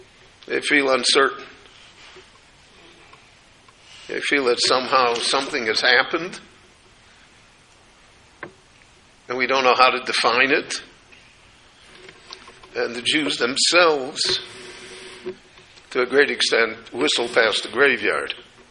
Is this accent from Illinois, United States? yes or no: yes; Chicago, Illinois, United States; It's not what it was when I grew up in Chicago many, many decades ago.